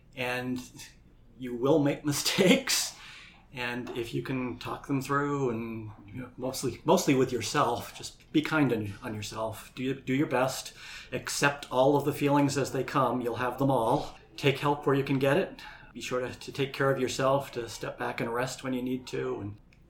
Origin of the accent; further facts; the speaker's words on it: New Hampshire, United States; I'm from the New Hampshire Seacoast.